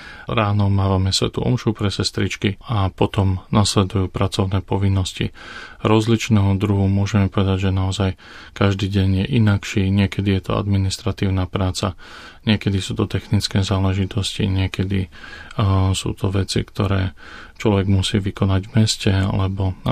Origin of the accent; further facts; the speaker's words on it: Žilina, Žilina Region, Slovakia; also born or lived in Rome; Pochádzam zo Žiliny, ako už bolo povedané, študoval som v seminári v Nitre, no a vyššie štúdia som absolvoval tu v Taliansku, v Ríme